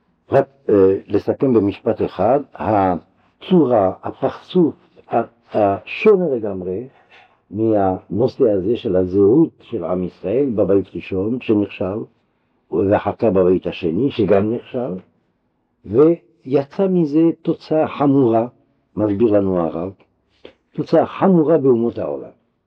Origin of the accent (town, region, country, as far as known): Algeria; born or raised there